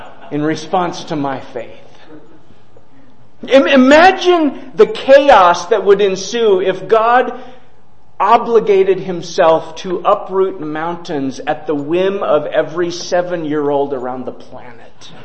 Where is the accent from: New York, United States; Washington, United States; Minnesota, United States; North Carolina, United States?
Minnesota, United States; I grew up in Minnesota. I'd never really seen mountains. I mean, technically we have one hill they call a mountain